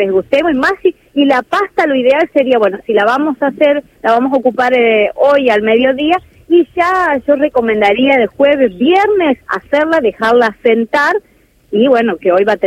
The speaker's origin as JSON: {"language": "Spanish", "region": "Santiago del Estero", "country": "Argentina", "lives_now": "Rosario, Argentina", "said": "De Santiago"}